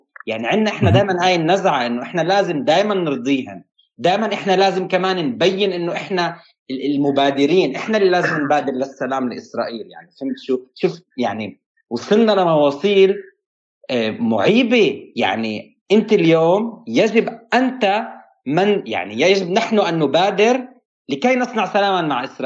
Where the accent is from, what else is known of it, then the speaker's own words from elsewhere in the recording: Palestine; moved away; وأنا خرجت من فلسطين أفاجئك، أنا خرجت من فلسطين لأكتشف الفلسطين اللي فيه